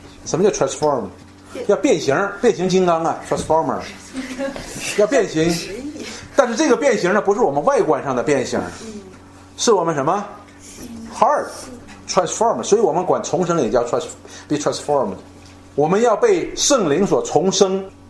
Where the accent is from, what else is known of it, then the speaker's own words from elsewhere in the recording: China; 就是我们中国人说的，不是不报，时候未到